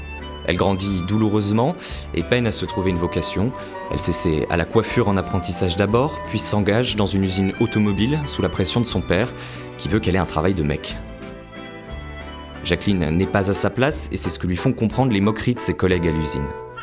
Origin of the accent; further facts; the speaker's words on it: France; Dans cet épisode, je vais vous parler d'une pionnière, chez nous, en France